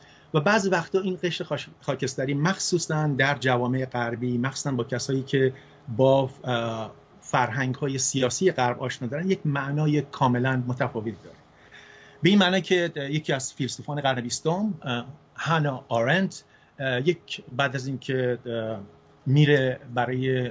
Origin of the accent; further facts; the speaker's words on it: Isfahan, Iran; also born or lived in Fasa; من تو سال 1337 در شهر فسا متولد شدم، یکی از شهرهای استان فارس. پدرم کارمند بانک بود و بعد از یکی دو سال هم شد رفت تهران. یکی دو سال پدرم توی تهران بود و بعد اومد به اصفهان